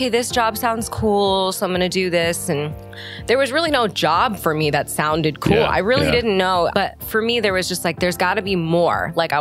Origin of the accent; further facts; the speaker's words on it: Beaverton, Oregon, United States; especially growing up in Beaverton, Oregon, which at the time was not the most diverse place in the world.